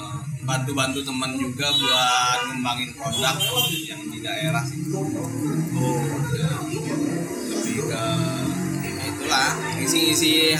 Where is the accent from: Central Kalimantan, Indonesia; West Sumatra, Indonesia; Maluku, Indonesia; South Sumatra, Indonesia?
West Sumatra, Indonesia; Padang; Gua dari Padang.